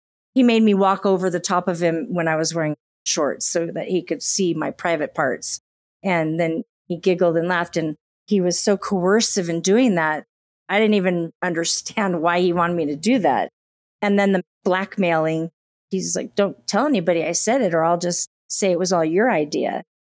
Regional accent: Canyon Lake, California, United States; As far as growing up in California, my mom and my dad and my brother, we all lived in a guarded gated community in Canyon Lake, California. It was beautiful.

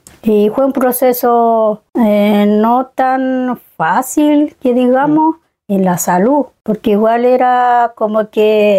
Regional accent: San Pablo, Los Lagos, Chile; Lof, San Pablo, sector Costa. Bueno, de allá es mi folil, mi muñén, está allá.

